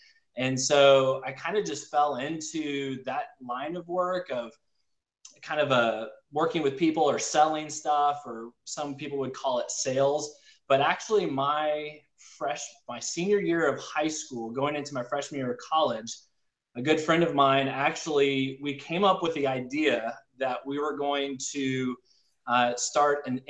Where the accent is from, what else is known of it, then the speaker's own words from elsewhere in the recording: Dallas, Texas, United States; And I'm originally from Dallas, Texas. So shout out Dallas, Texas